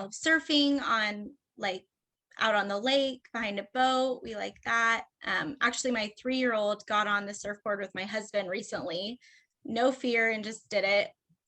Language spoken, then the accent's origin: English; Derby, Kansas, United States; We actually are from Derby, which is just right outside Wichita.